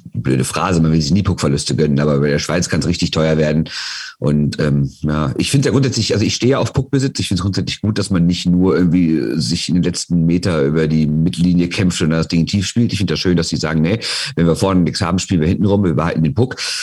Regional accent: Rhineland, Germany; es ist bei uns im Rheinland ein völlig gängiger Spruch.

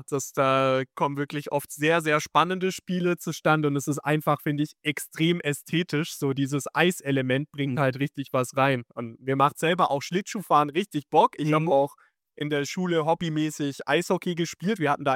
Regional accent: Bietigheim-Bissingen, Baden-Württemberg, Germany; War bei den Bietigheim Steelers, der Verein bei mir in meiner Heimatstadt

